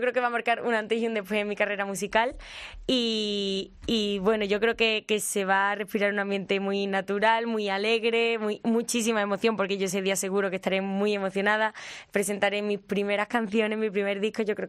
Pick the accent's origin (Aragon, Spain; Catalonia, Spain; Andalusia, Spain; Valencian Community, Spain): Andalusia, Spain; El Puerto de Santa María; Del puerto de Santa María.